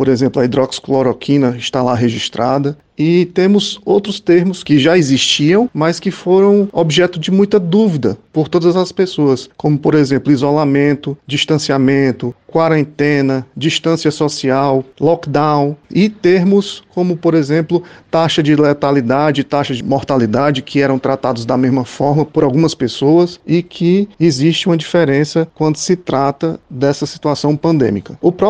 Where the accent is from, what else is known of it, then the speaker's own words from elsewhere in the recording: Ceará, Brazil; como cearense, como professor aqui da Universidade Federal do Rio Grande do Norte, como nordestino, sobretudo como brasileiro